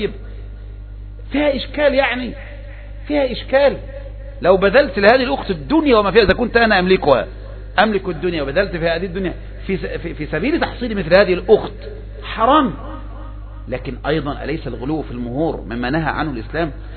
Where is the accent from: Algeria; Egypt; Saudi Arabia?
Egypt; أبرز قضية عندنا في مصر؟